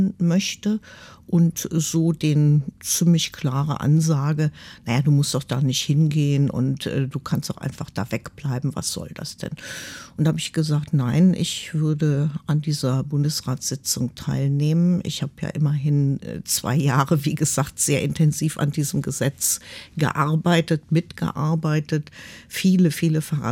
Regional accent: Falkensee, Brandenburg, Germany; sowohl aus Brandenburg, aus meiner Heimatstadt Falkensee, aber auch bundesweit.

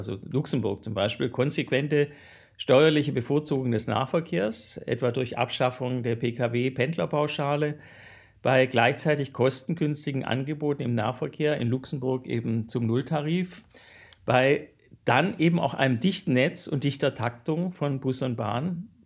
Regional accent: Stuttgart, Baden-Württemberg, Germany; now in Berlin, Germany; Ja, also ich komme ja aus Stuttgart, Autobauerstadt. Da ist es vielleicht nochmal ganz besonders. Ich lebe jetzt in Berlin

